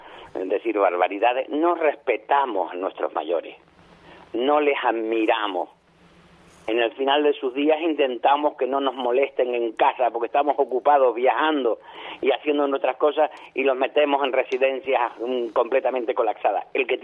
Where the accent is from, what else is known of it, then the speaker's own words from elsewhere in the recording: Cuba; now in Spain; Y yo soy de Cuba, sí.